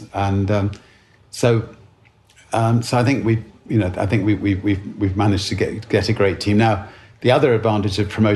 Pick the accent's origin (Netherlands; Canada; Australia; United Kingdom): United Kingdom; Being British, order some tea.